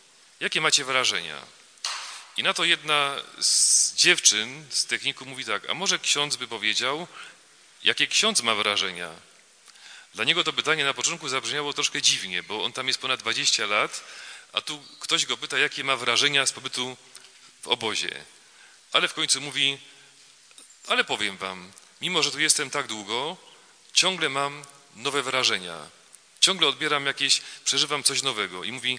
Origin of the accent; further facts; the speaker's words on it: Silesian Voivodeship, Poland; mamy w naszej diecezji, pochodzę z Bielsko-Żywieckiej, piękne miejsca, bo to jest diecezja beskidzka, więc są góry